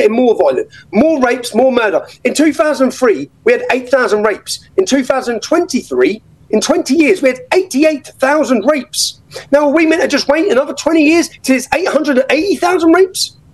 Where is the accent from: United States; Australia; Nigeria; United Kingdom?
United Kingdom; England; White English, which is what I am, we're a minority in my hometown.